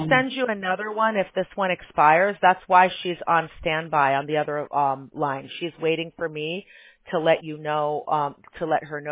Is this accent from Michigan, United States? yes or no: no; Chicago, Illinois, United States; now in California, United States; Originally, I'm from Chicago, but we're in California now.